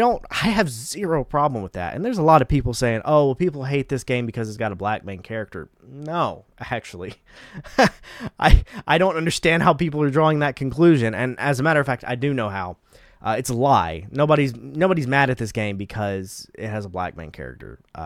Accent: Deep South, United States; Like, okay, that's I get that. I'm from the Deep South, for God's sake.

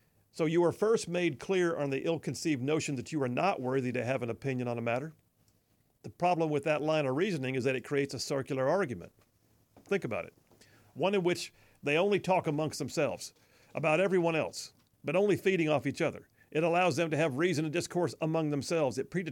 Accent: United States; I'm an American, but I've got a right and an ability to form an opinion about matters of foreign policy.

